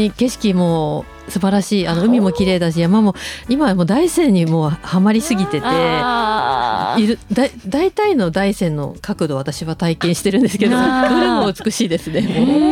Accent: Tokyo, Japan; born there; also born or lived in Saitama; now in Shimane, Japan; 出身は東京生まれで

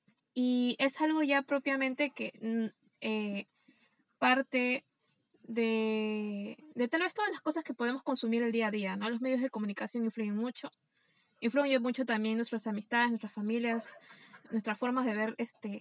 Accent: Peru; al menos en mi país, en Perú, quise desde joven buscar

